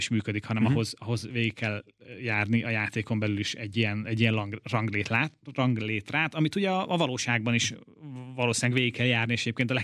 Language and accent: Hungarian; Hungary; nagyon jó érzés a hazai közönség előtt versenyezni itt Magyarországon. Magyarként